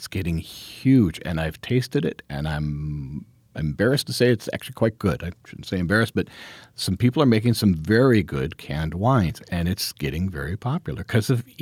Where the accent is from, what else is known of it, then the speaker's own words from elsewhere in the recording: Ohio, United States; Michigan, my home state of Ohio, Washington